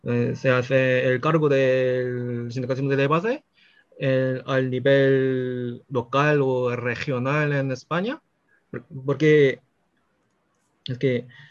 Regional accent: South Korea; Spanish is a second language; soy un coreano y vivo en Corea

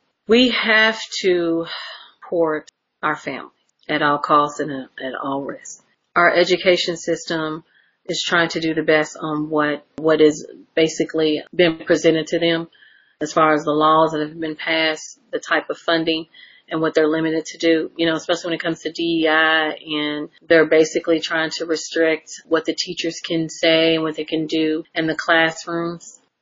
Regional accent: Louisville, Kentucky, United States; I'm born and raised in Louisville. I remember the Galleria, so, and the Fashion Club, and Wendy's was upstairs and all these things.

